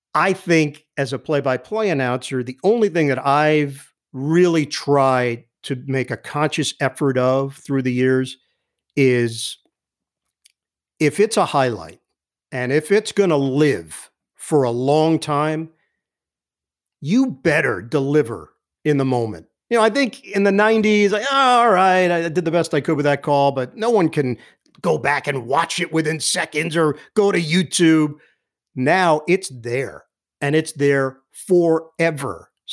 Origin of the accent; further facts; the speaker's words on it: Queens, New York, United States; I'm originally from Queens. I had no interest in ever living in what I perceived to be an armpit. Like, you grow up in New York, you think, oh, no, New Jersey?